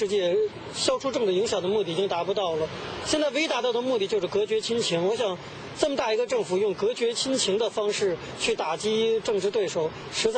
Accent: China; 虽然我也是中国人，所以我觉得旁观者清了。

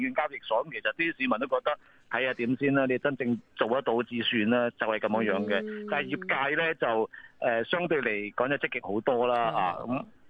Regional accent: Macau; 作為個澳門人咧，其實都相當尷尬嘅一樣嘢嚟嘅。

